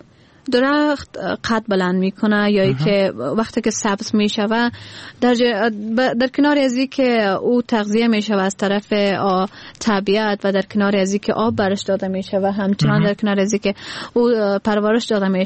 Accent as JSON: {"language": "Persian", "region": "Badakhshan", "country": "Afghanistan", "tie": "born there", "said": "من در بدخشان متولد شدیم و زادگاهم بدخشان است."}